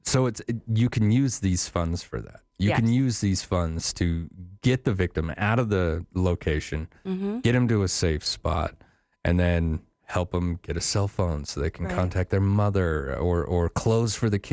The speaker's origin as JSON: {"language": "English", "region": "Wyoming", "country": "United States", "tie": "born or raised there", "said": "I grew up in Wyoming, and when I lived in the bigger cities, I locked stuff up, you know."}